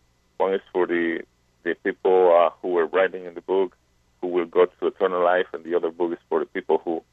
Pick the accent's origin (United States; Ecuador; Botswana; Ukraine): Ecuador; I'm from Ecuador.